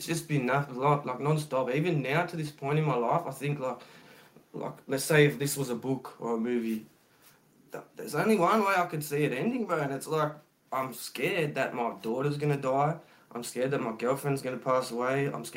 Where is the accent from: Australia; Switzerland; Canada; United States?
Australia; It's like, we're all Aussie cunts, you know what I mean?